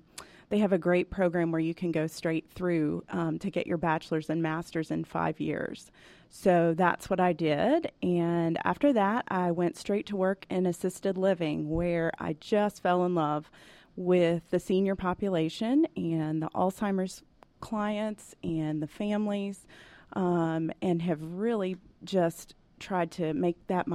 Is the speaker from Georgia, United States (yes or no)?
yes; Atlanta, Georgia, United States; I grew up here in Atlanta, actually, and went to school out in Gwinnett County